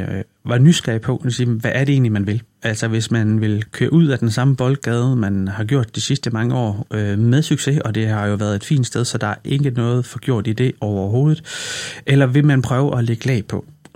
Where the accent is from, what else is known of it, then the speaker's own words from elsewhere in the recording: Skjern, Central Denmark Region, Denmark; now in Horsens, Denmark; nu bor jeg i Horsens. Da jeg flyttede fra Skjern, sagde jeg jo altid, at jeg var fra Vestjylland af. Jeg sagde jo altid, at jeg var fra Skjern af.